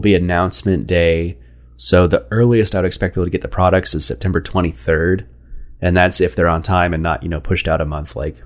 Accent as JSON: {"language": "English", "country": "United States", "said": "Being an American, we're just entitled to certain things."}